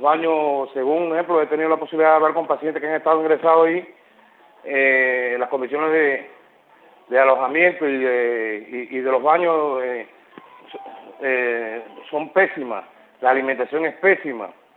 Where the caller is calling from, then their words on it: Holguín, Cuba; soy activista de la Unión Patriótica de Cuba acá en la ciudad de Holguín.